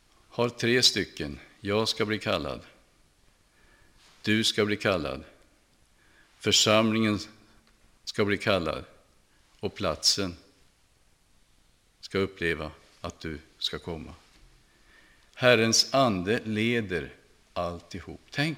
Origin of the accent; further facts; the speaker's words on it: Östergötland, Sweden; born there; Och ändå är jag inte född i Örebro. Utan jag är född i södra Östergötland.